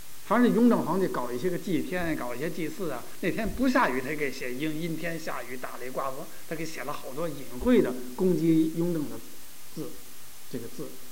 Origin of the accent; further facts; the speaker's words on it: Beijing, China; 我是北京人，我不了解